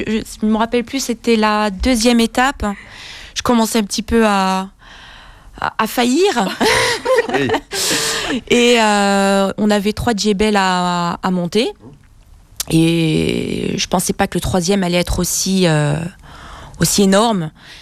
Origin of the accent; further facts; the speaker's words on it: Casablanca, Casablanca-Settat, Morocco; moved away as an adult; je suis née à Casablanca.